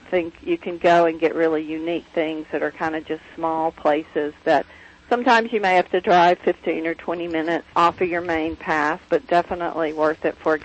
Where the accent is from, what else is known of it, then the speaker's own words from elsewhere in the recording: Jackson, Tennessee, United States; I mean, I grew up in Jackson, Tennessee, and there was a barbecue place, which is also in the book, called Bozo's.